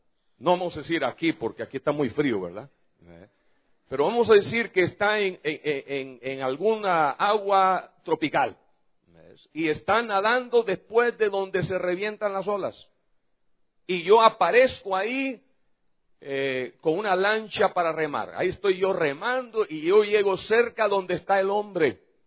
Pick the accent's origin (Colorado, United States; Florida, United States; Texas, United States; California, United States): Florida, United States; born there; also born or lived in Central America; Yo nací en Estados Unidos, en el norte del estado de Florida, pero casi toda mi vida la he pasado en Centroamérica. Entonces, yo creo que ya soy más indio que gringo.